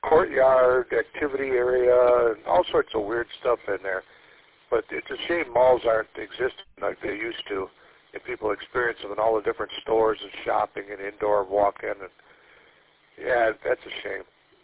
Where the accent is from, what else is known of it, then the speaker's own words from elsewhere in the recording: Michigan, United States; also born or lived in Tennessee; Yeah, I grew up here in Michigan before I moved to Tennessee and then back to Michigan.